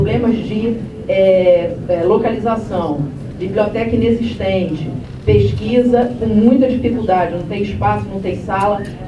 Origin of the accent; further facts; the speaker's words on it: Macaé, Rio de Janeiro, Brazil; eu também sou do interior, sou de Macaé